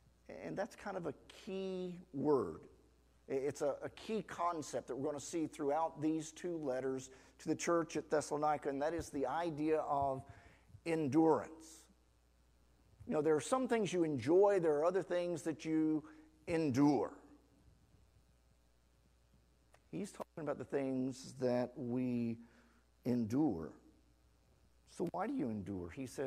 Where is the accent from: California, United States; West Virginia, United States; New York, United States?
West Virginia, United States; We're from West Virginia. He goes, we don't get many people from West Virginia here. We're like, why not? I mean, we're in West Virginia.